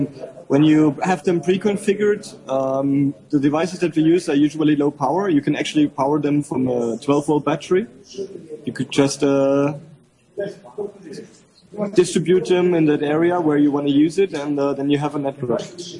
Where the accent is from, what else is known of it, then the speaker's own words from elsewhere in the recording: Berlin, Germany; English is a second language; For example, I come from Berlin. We cover large parts of the city of Berlin with such a mesh-type network.